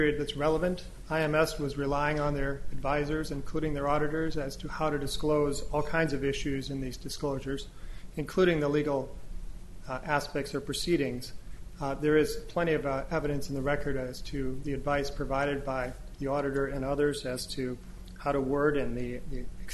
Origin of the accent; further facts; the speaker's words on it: Grafton, Wisconsin, United States; May it please the Court. … from Grafton, Wisconsin.